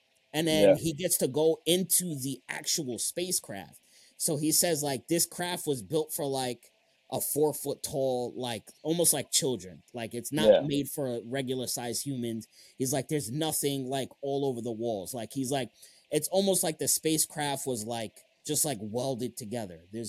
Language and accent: English; East Coast, United States; I'm from East Coast, man. I don't know shit over here.